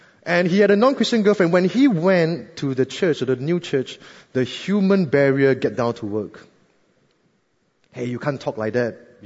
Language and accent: English; Singapore; And being a Singaporean, I say, oh, what do you want me to do?